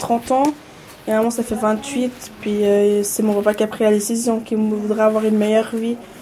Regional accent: Payerne, Vaud, Switzerland; Je suis née dans le canton de Vaud. Je suis née à Payerne, mais je ne suis jamais sortie du canton de Vaud. J'ai fait mes études et je suis restée au canton de Vaud.

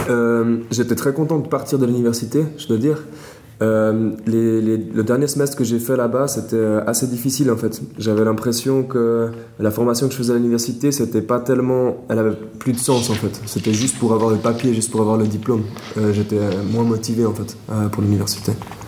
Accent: Geneva, Switzerland; also born or lived in Lausanne / Austria; Oui, alors … j'ai 25 ans, j'ai grandi en Suisse, à Genève. Ma mère est brésilienne, mon père est valaisan. Habité aussi à Lausanne, et puis j'ai travaillé en Autriche et je suis de retour en Suisse depuis quelques mois maintenant.

